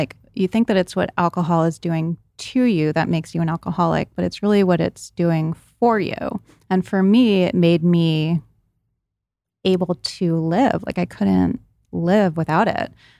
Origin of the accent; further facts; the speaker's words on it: Rhode Island, United States; I grew up in Rhode Island and I went to high school in Providence and a lot of my friends went to Brown.